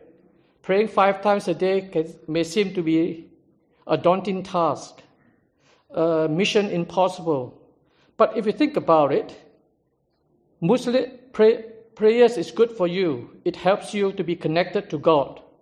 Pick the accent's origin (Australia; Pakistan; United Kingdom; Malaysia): Malaysia; now in New Zealand; I was originally from Malaysia and was born to a non-Muslim Chinese household.